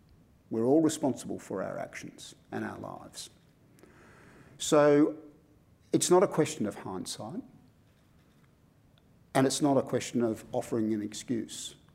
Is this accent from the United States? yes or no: no; Australia; as the Australian of the Year on the eve of Australia Day.